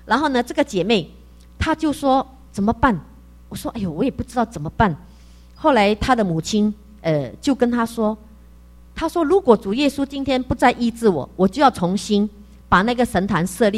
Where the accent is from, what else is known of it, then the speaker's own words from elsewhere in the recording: Malaysia; also born or lived in Taiwan; 就回到我在马来西亚嘛哈，我就回到我的家乡